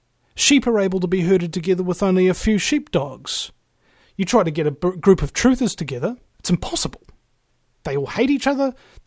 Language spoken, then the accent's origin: English; New Zealand; you talk to anybody in the world, really, and you say, "I'm from New Zealand." And they go, "Oh, you know, like you, oh, you're so lucky, so beautiful, and Lord of the Rings, etc."